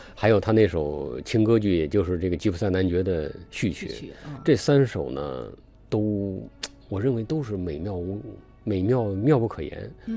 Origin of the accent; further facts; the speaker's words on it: China; 我们中国人一点都不觉得陌生，因为我们的先贤，我们的前辈庄子说过"大音希声"